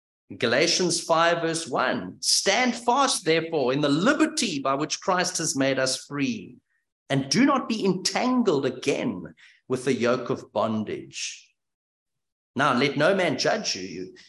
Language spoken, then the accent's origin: English; South Africa; Okay, I come from South Africa. We enjoy our beef.